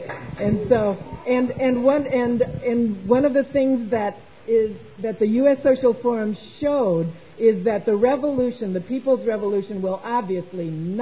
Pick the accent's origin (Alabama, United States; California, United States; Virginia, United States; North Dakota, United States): California, United States; Alameda; I'm from Alameda. I always want to say I'm from the country of California.